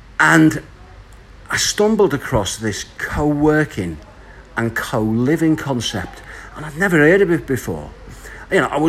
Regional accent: Liverpool, North West England, United Kingdom; now in Bali, Indonesia; I'm from Liverpool, England.

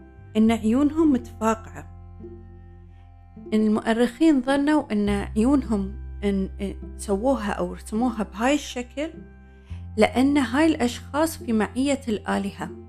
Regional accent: Bahrain; مهمة جدا، وخصوصا لنا احنا كبحرينيين، وبقول لكم ليش

